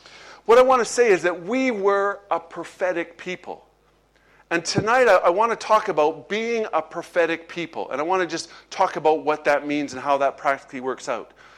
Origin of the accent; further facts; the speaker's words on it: Lethbridge, Alberta, Canada; now in Lowestoft, United Kingdom; And we became part of the Lowestoft Church about 3 years ago, but I'm originally from Canada. There you go. We're starting a small revival here. We're just going to bring one more Canadian every week. And so, but I grew up, had the privilege of growing up in a church in Lethbridge